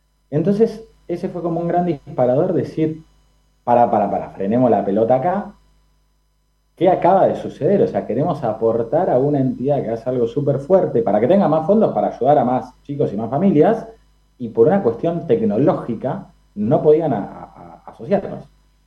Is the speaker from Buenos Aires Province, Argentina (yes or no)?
yes; Bahía Blanca, Buenos Aires Province, Argentina; soy de Bahía Blanca, si bien estoy entre Bahía